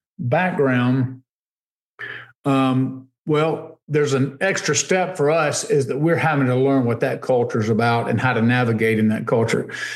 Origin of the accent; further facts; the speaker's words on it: Alabama, United States; that's been housed, our capital in Montgomery. It's an hour away from my hometown.